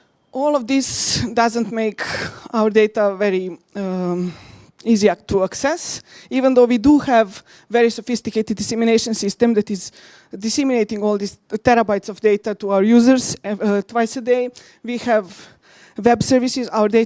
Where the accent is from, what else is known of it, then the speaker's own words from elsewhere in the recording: Serbia; now in United Kingdom; I'm originally from Serbia, but now I work in the UK in European Centre for Medium Range Weather Forecast